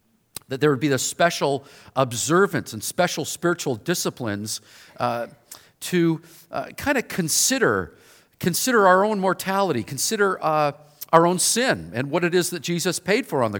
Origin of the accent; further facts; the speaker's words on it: Victoria, British Columbia, Canada; I grew up in Victoria, lived here most of my life, but I worked with Young Life of Canada for about 30 years, and so that took me out of Victoria for a while, but then I was able to move back here about 18 years ago